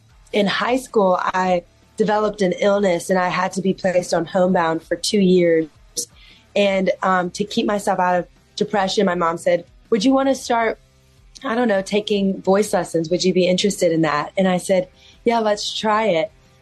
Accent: Louisiana, United States; So whenever I was a little girl, I grew up in Louisiana. And if you know anything about Louisiana, our culture is super vibrant.

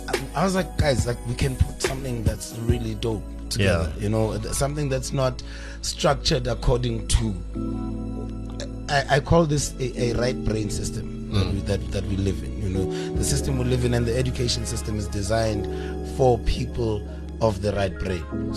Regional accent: Welkom, Free State, South Africa; So we grew up together in Velcom

